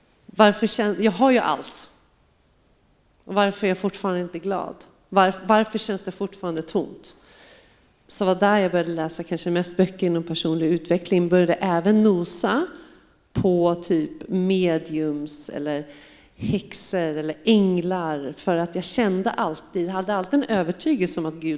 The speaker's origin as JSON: {"language": "Swedish", "town": "Stockholm", "region": "Stockholm County", "country": "Sweden", "tie": "born or raised there", "said": "Ja, jag är 44 år gammal, uppvuxen och bosatt i Stockholm. Kommer från en vanlig svenssonfamilj, mamma, pappa, 2 yngre systrar, ateister skulle jag säga."}